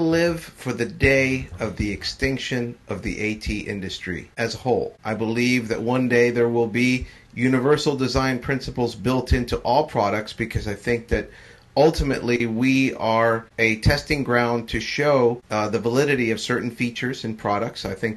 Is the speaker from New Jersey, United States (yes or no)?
no; Miami, Florida, United States; growing up in Miami, my parents came here as immigrants, and they were given a small area to build their community.